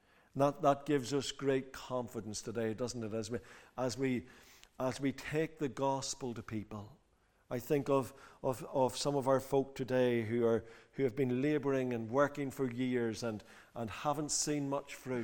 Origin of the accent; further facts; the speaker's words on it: Northern Ireland, United Kingdom; When I was growing up, I grew up in County Fermanagh, which is a county where we've got two lakes, and it's well known for fishing.